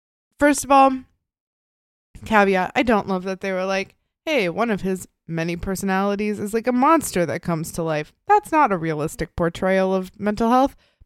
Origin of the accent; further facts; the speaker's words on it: Midwest, United States; like, I grew up in the Midwest and it takes place in Chicago